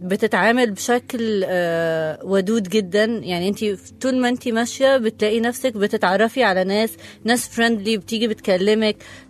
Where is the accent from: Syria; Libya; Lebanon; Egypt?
Libya; born there; also born or lived in Yugoslavia / Jordan; وتولدت في ليبيا